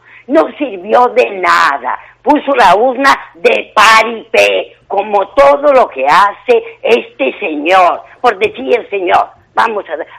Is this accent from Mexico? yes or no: no; Ferrol, Galicia, Spain; y soy de Ferrol de toda la vida